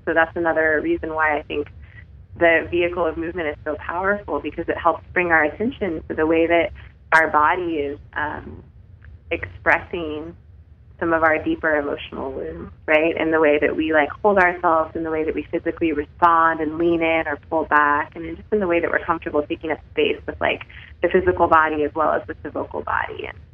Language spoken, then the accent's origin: English; Portland, United States; I'm from Portland and based in the U.S.